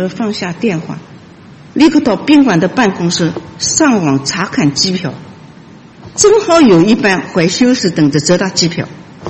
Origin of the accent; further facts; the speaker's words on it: China; moved away as an adult; now in United States; 因为我来自中国大陆，从小受到的是无神论的教育